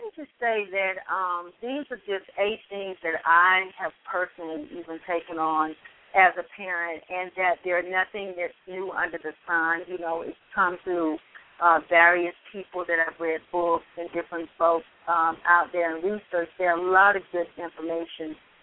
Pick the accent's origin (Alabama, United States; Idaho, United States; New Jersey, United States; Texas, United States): Alabama, United States; Montgomery; now in Atlanta, United States; I am originally from Montgomery, Alabama, here in Atlanta for the last 12 years as an educator in various capacities.